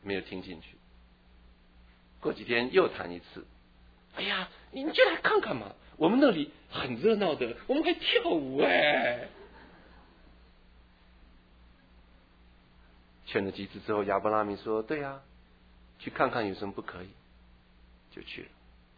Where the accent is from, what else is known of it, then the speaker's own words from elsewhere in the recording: Taiwan; 我小时候在台湾长大